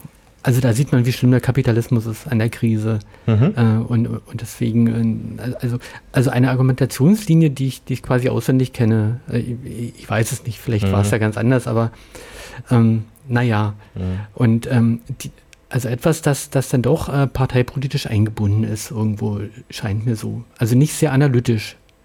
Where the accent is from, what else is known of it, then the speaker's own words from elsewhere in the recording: Brandenburg, Germany; Wahrscheinlich, ich bin Brandenburger.